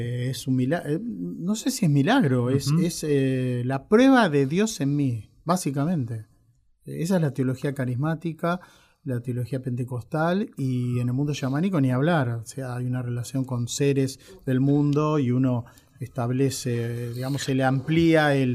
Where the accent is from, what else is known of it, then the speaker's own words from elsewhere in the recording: Argentina; como argentino